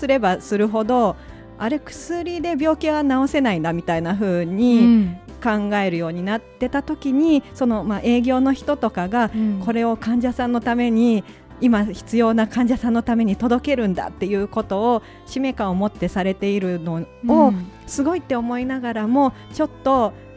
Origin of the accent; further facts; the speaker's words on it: Nagoya, Aichi, Japan; 名古屋から来ました